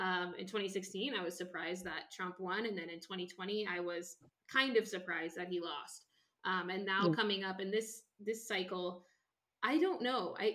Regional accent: Washington, United States; I'm from Washington State. Like I said, I don't live there anymore, but I'm from Washington State.

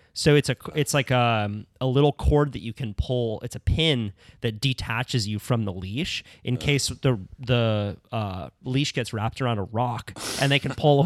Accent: Santa Cruz, California, United States; Like, growing up in Santa Cruz, where I was not really into that river culture.

